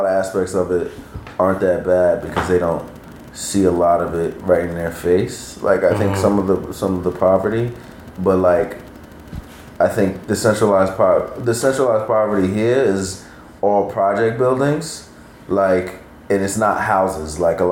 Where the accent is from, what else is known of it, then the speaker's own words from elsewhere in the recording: Queens, New York, United States; Yeah, I'm born and raised in Queens.